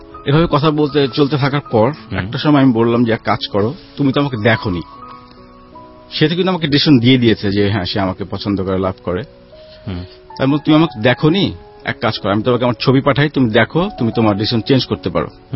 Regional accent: Dhaka, Dhaka Division, Bangladesh; আমার জন্ম ঢাকাতে, বাবা গভর্নমেন্ট জব করতেন, সেই হিসেবে মতিঝিল এজিবি কলোনিতে বড় হয়ে ওঠা। পড়াশোনা করেছি মতিঝিল মডেল হাই স্কুল।

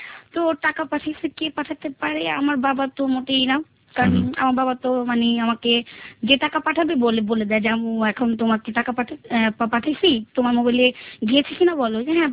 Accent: Dhaka, Dhaka Division, Bangladesh; born or raised there

